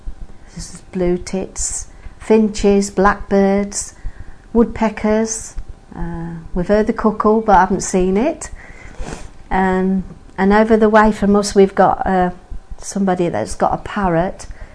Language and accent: English; Gaydon, West Midlands, United Kingdom; I was born in Gaydon. First place I lived was Rose Cottage. That's at the back of our church. And then we moved to St. Giles's Road, where I lived there until I got married.